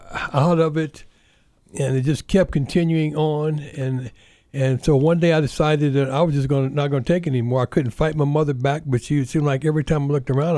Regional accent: Omaha, Nebraska, United States; Oh, yes. I'm from Omaha, Nebraska.

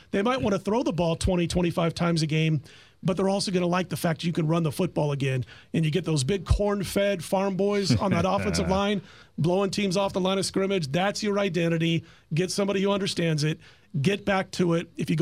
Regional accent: Nebraska, United States; All the high schools, when I was growing up in Nebraska, all ran option

